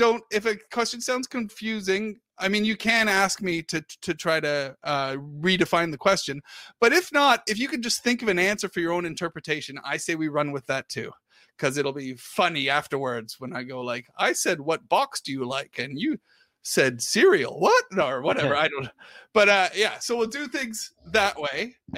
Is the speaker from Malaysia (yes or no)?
no; Canada; also born or lived in United Kingdom; now in United States; I'm originally from Canada, and some people think I'm from Britain because I stayed there for a long time in my life.